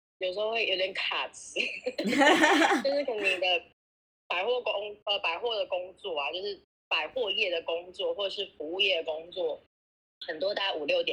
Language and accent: Chinese; Taiwan; 那当然我们在台湾长大，可能就是接受的只是台湾的这个审美的部分。